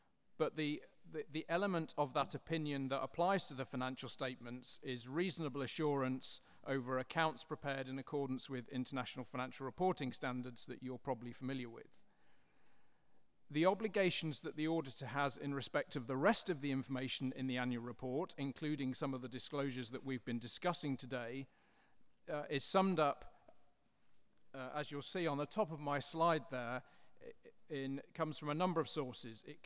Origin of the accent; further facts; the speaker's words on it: England, United Kingdom; first language English; I will be presenting in English, my native language, but as I didn't go to one of the better schools in England